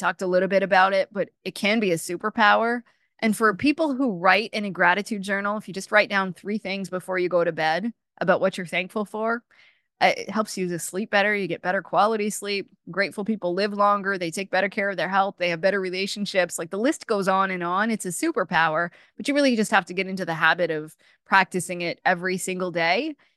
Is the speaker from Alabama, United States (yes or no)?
no; Maine, United States; I don't do that because I'm from Maine and it's